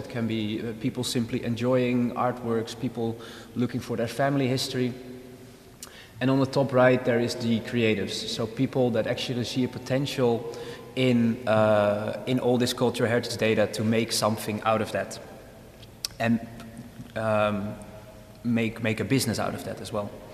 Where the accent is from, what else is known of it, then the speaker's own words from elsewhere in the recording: Netherlands; English is a second language; This is one example from the Netherlands, where I come from